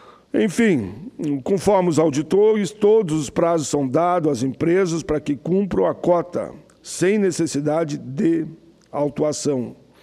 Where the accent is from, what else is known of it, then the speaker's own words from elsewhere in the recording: Caxias do Sul, Rio Grande do Sul, Brazil; Lá na minha cidade natal, Caxias do Sul